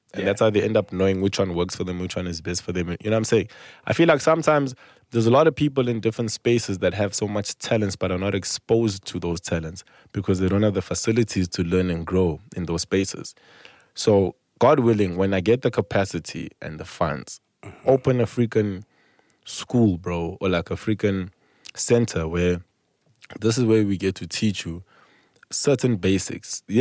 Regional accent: South Africa; I'm from South Africa. The more South Africa they hear, the more they want to now come see

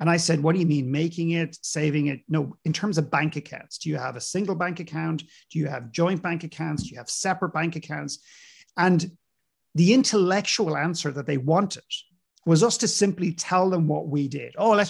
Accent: Ireland; Ireland, my home country.

